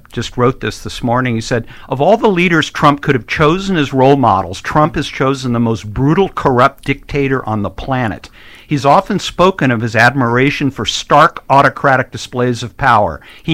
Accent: United States; Well, the thing that's also very frustrating, and as an American, Wallace, it upsets me.

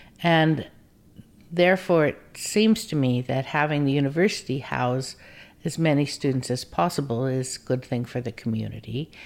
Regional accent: South Dakota, United States; where we grew up in the Black Hills in South Dakota, there are a lot of deer and turkeys

